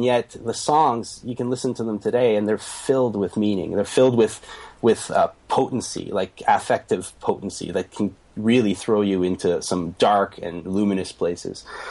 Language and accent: English; Canada; you know, like I'm French Canadian. So, I mean, my ancestors, all they did was get together in kitchens and sing songs.